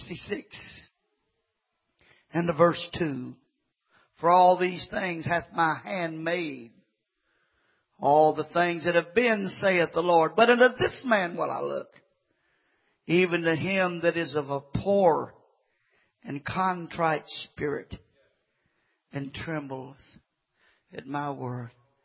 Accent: Kentucky, United States; I was raised again in Kentucky, and there's one group of folks in Kentucky that they wouldn't even say the word pride.

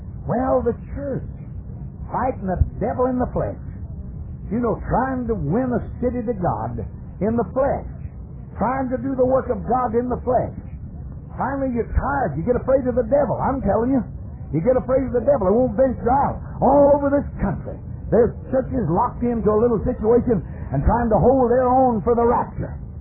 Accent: Texas, United States; born there; I was born in Texas.

